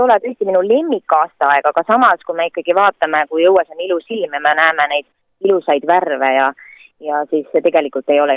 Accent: Kohila, Rapla County, Estonia; õnneks Kohilas, kus ma siis pärit olen

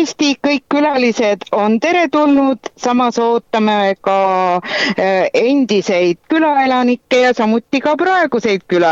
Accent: Kamari, Jõgeva County, Estonia; esimesena on Kamari, mis on minu kodukoht

